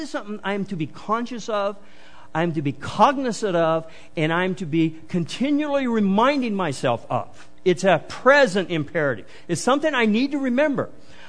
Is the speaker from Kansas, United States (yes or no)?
yes; Kansas, United States; It doesn't really matter that I came from Kansas, except I had a really nice mother.